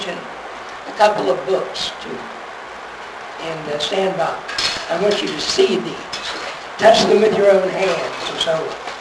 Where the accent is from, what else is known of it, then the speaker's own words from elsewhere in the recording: Kentucky, United States; and since I'm from Kentucky, that sort of interested me